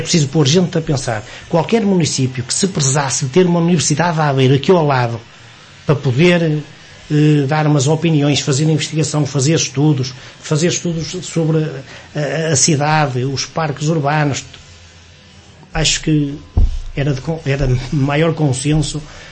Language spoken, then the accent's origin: Portuguese; Amarante, Norte, Portugal; ou até mais nos interiores, de onde eu sou natural, no caso de Amarante, Felgueiras, Vizela, Paz Ferreira